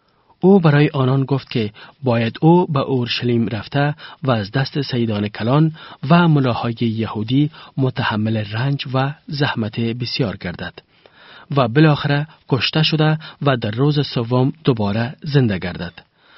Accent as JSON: {"language": "Persian", "region": "Kabul", "country": "Afghanistan", "said": "آنها به من پسر کابل یا بچه کابل خطاب می کنند چون می دانند که من باشنده کابل می باشم و از کابل آمدم"}